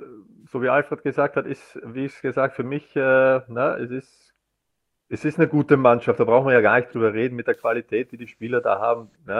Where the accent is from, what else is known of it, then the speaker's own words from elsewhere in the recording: Austria; wir als Österreicher